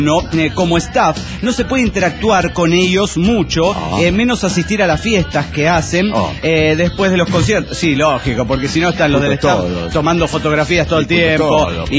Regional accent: Orange, California, United States; Bien, el más poronga de Orange, California.

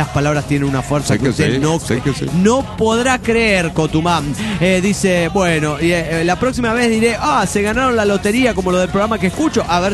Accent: Irapuato, Guanajuato, Mexico; de Irapuato, Guanajuato, México.

